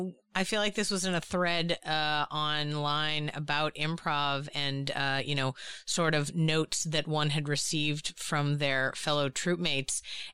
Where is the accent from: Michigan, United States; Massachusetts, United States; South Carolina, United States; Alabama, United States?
Massachusetts, United States; Boston; accent: Boston; I am from Boston, Massachusetts, which is known to have a pretty rough accent.